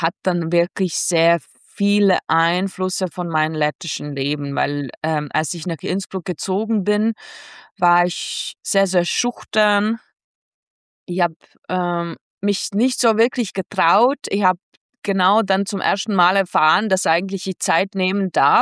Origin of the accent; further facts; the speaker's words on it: Latvia; Lettland ist meine Heimat, es ist Teil von mir.